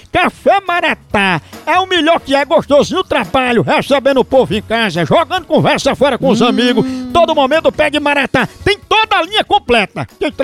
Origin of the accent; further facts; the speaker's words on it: Northeast Region, Brazil; accent: nordestino; eu sou nordestino, não sei se você notou o sotaque.